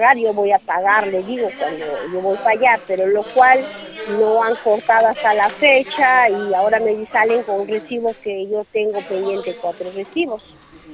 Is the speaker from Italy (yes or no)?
no; Peru; la economía estamos por los pelos, como ya como los peruanos que somos ahorita